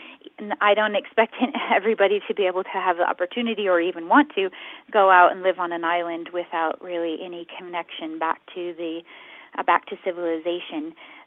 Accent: Colorado, United States; But I grew up in Colorado

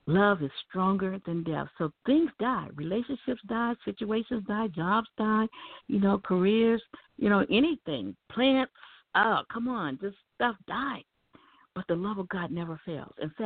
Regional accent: Texarkana, Texas, United States; when I would go to church here in my hometown now where I am in Texarkana, Texas.

